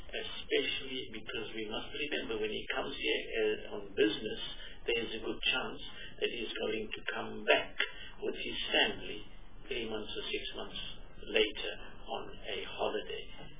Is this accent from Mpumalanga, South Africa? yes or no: yes; Barberton, Mpumalanga, South Africa; I'm from Pumalanga, from Barberton, and I'm with the EFF.